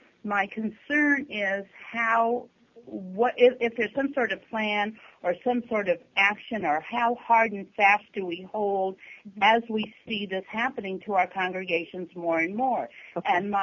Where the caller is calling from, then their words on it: Agoura Hills, California, United States; I'm calling from Agora Hills, Temple Beth Haverim.